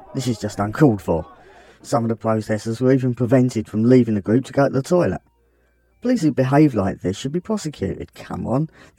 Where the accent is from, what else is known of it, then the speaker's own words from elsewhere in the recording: London, United Kingdom; I grew up in South East London, not far away from Welling